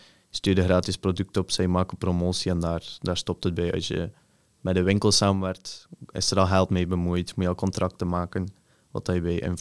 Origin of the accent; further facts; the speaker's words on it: Bruges, West Flanders, Belgium; born there; Dat ik geboren ben in Brugge